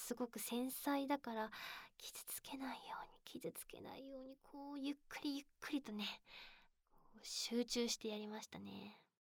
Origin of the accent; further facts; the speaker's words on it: Fukuoka, Japan; accent: Hakata dialect; 私、福岡の博多弁、福岡出身なんですけど、